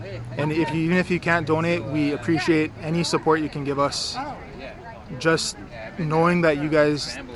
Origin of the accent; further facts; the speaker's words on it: Standing Rock, United States; I'm from Standing Rock.